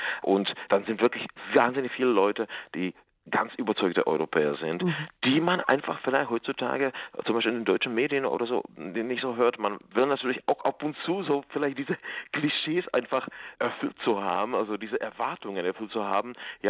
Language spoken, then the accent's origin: German; East Bohemia, Czechia; morgen fahre ich eben von Linz eben in meine Heimat nach Ostböhmen, in die Gegend heißt Český Raj, das böhmische Paradies